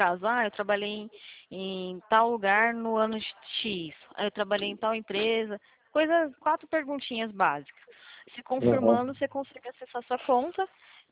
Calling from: Santa Gertrudes, São Paulo, Brazil; Eu falo do interior aqui de São Paulo, perto de Campinas.

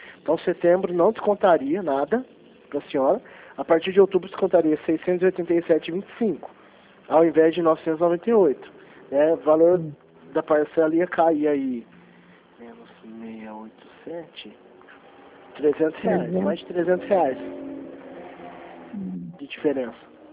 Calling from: Franca, São Paulo, Brazil; Aqui de Franca.

